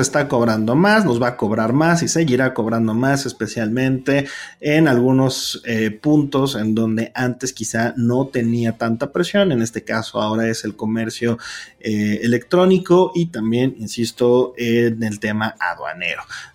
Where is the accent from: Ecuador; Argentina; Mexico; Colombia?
Mexico; Estamos como mexicanos priorizando otros gastos